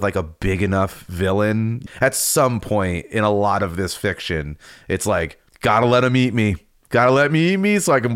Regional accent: Connecticut, United States; I am from Connecticut, as everyone knows, and our state animal is the sperm whale

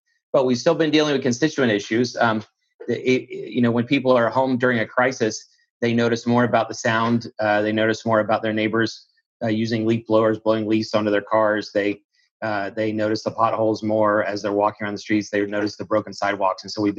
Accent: Sebring, Florida, United States; I grew up in Sebring, a couple hours from here, in the kind of greater Tampa Bay region.

